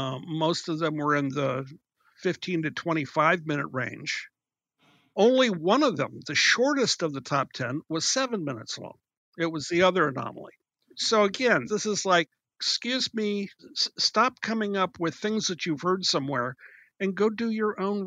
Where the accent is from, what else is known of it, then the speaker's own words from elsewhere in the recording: Midwest, United States; Both you and I grew up in the Midwest where we had the space to walk around with a boombox on our shoulder.